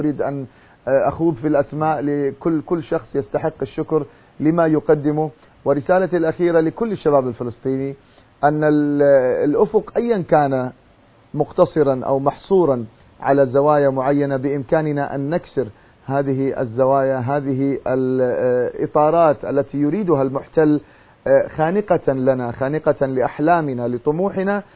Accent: Saudi Arabia; بحكم تواجدي في المملكة العربية السعودية وعشت طفولتي في السعودية

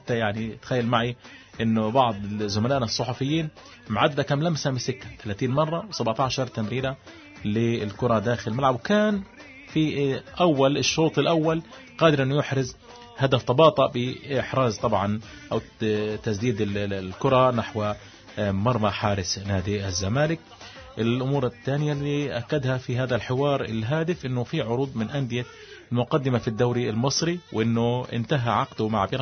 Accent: Gaza, Gaza Strip, Palestine; يعني في بعض اللعيبة عندنا في غزة بيعملوا هذا الشيء

